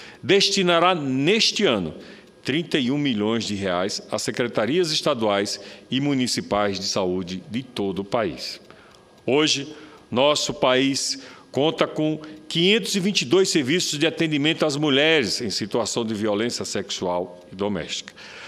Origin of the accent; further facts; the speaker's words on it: Itabaiana, Sergipe, Brazil; born there; 1 em Itabaiana, cidade em que nasci